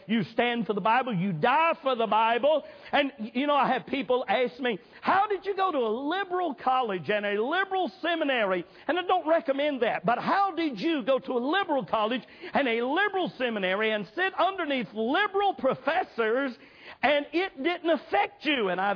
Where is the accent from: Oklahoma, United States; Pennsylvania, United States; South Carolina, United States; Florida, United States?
South Carolina, United States; We both know how to pronounce words because I'm from South Carolina and he's from North Carolina.